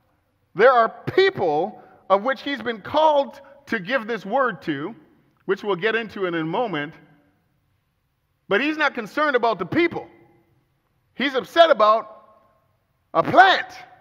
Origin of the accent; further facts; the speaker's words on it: Calgary, Alberta, Canada; also born or lived in British Columbia; And I'm from Calgary, Alberta. That's where I grew up.